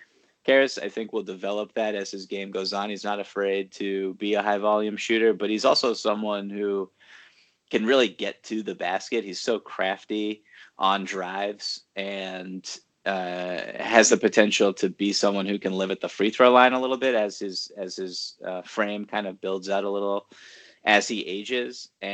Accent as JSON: {"language": "English", "town": "Boston", "region": "Massachusetts", "country": "United States", "tie": "born or raised there", "lives_now": "Brooklyn, United States", "said": "No, not at all. I grew up in Boston, actually. So. I grew up a Celtics fan."}